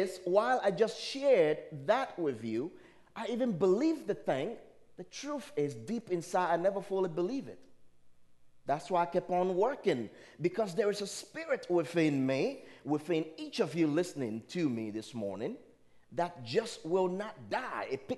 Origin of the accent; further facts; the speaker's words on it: Liberia; English is a second language; now in United States; I come from Africa, Liberia. We grew up speaking dialects. And then later on, you learn English. And then here in America, I learned and studied Greek, Hebrew, and a little bit of Aramaic.